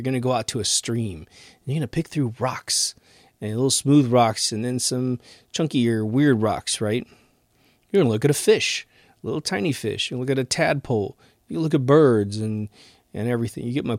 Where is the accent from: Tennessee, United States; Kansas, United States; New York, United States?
Kansas, United States; Like, I grew up in Kansas, so I had, you know, we didn't really have forests, but we had woods, and we had streams and ponds, and you had crops.